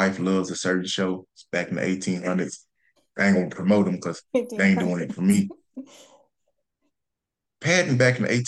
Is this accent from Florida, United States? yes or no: no; Pine Bluff, Arkansas, United States; one of our legacy projects is we're renovating a 12-unit apartment complex in my hometown of Pine Bluff, Arkansas.